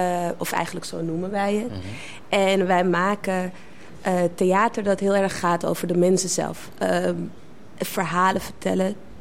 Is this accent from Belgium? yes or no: no; Amsterdam, North Holland, Netherlands; Ik heb in West gewoond, ik heb in Zuidoost gewoond, ik heb in Zuidoost opgegroeid. Ik ben overal en nergens geweest, zeg maar.